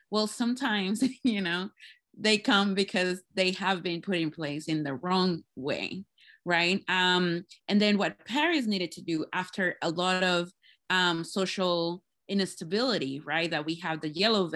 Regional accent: Puerto Rico; I am originally from Puerto Rico.

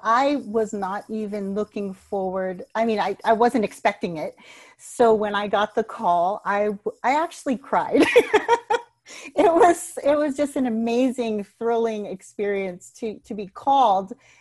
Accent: Maui, Hawaii, United States; also born or lived in Alaska; now in Las Vegas, United States; I was raised in Maui, Hawaii. We moved actually to Alaska and we're living there for about 10 years and just last year moved to Vegas.

